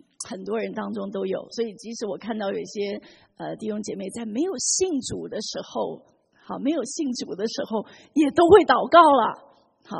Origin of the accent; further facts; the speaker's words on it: China; 我想我们中国人都很懂得这一点，是不是？